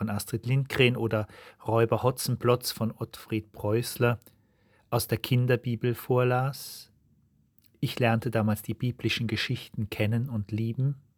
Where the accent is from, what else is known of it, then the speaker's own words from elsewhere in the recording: Saarland, Germany; im Saarland, meiner Heimat nahe der französischen Grenze